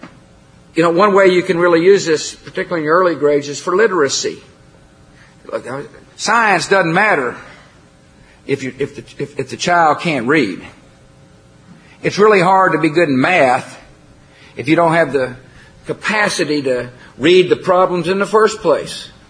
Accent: Crawford, Texas, United States; I'm from Crawford, Texas, too, so I know.

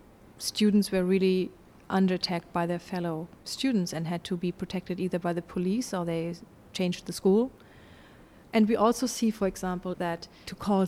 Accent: Lower Saxony, Germany; I grew up in Germany in a small town very close to the concentration camp of Bergen-Belsen.

